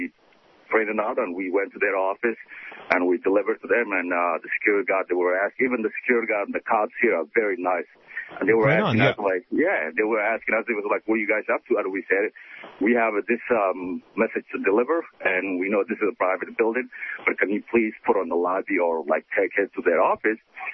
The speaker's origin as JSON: {"language": "English", "country": "Norway", "said": "I'm from Norway. Education was free up there."}